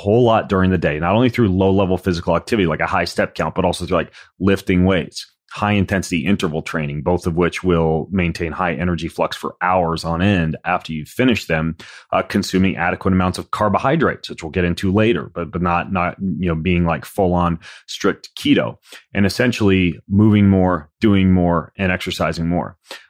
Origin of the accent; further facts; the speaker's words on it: Idaho, United States; because I grew up in Idaho